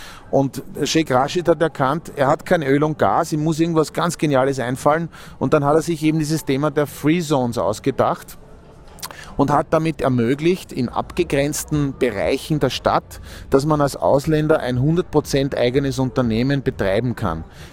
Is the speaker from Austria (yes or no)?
yes; Austria; Und wir stecken als Österreicher da mittendrin.